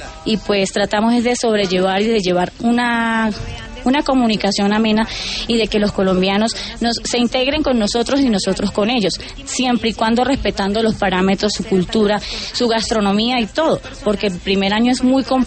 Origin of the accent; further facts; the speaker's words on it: San Cristóbal, Táchira, Venezuela; mi familia y todos nosotros somos de San Cristóbal, prácticamente ahí cercanos a Norte de Santander.